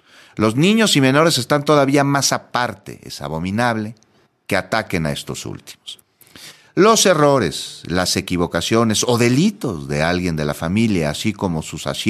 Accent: Mexico

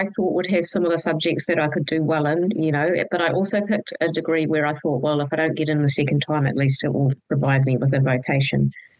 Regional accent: Wellington, New Zealand; So I grew up in Wellington

